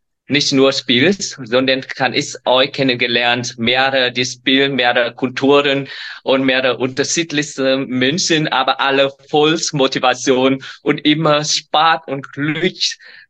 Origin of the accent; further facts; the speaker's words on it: Vietnam; German is a second language; Weil ich war in Vietnam aufgewachsen. Ich weiß, wie ist mein Heimat.